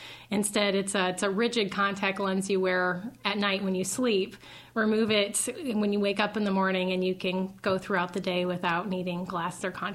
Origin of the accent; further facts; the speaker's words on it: Storm Lake, Iowa, United States; now in Waukee, United States; Yep, I'm from Storm Lake originally, and I currently live in Waukee.